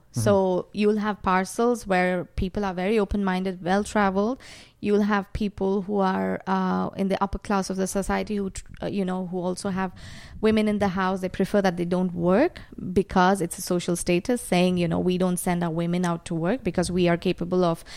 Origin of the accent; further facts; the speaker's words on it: Bangalore, Karnataka, India; I grew up in India for, about 37 years I was in India, growing up in Bangalore.